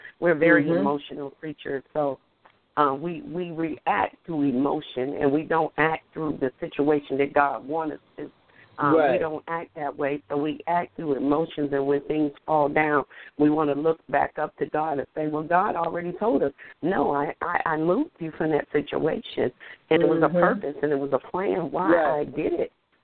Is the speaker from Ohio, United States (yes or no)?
yes; Youngstown, Ohio, United States; now in North Carolina, United States; I'm a native from Youngstown, Ohio, so I know how it can be now resigned in North Carolina